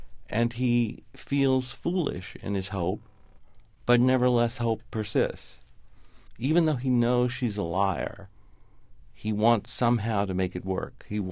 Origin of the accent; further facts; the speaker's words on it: the South, United States; I grew up in the South in the country, and one thing you learned was any eccentricities that happened in your own town were kind of okay.